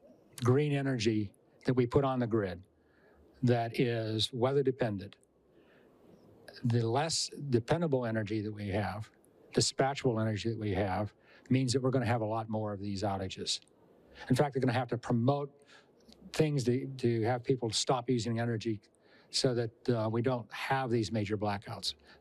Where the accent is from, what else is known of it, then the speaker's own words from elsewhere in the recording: Texas, United States; I'm from Texas, going to Austin and deal with a lot of people in Austin